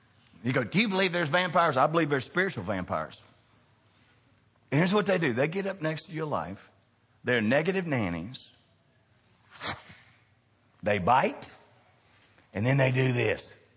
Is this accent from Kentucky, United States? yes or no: yes; Kentucky, United States; We're both from Kentucky.